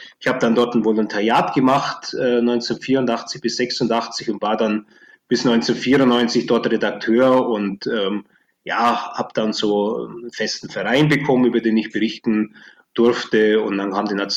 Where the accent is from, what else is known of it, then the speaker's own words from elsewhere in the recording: Augsburg, Bavaria, Germany; Also ich bin ja groß geworden in Augsburg